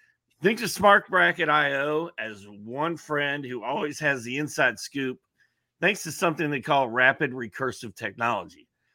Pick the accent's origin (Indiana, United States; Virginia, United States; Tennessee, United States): Indiana, United States; Bloomington; Well, I am from Indianapolis, Indiana, and my mom went to Indiana, and I grew up in Bloomington, down there near Lake Monroe.